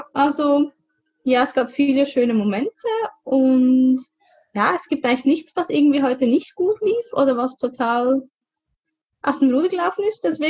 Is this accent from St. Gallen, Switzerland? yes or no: no; Aargau, Switzerland; ich bin 34 Jahre alt. Ich komme aus der Schweiz, genauer aus dem Kanton Aargau im Norden der Schweiz.